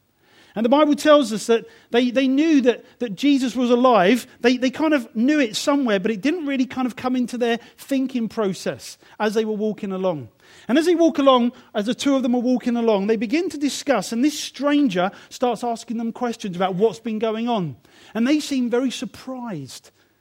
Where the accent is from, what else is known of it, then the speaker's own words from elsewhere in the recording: United Kingdom; also born or lived in Africa; We're so British, aren't we?